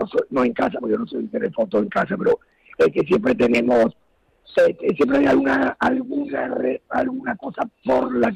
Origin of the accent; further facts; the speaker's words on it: Ronda, Andalusia, Spain; Pero siempre yo soy de Ronda también.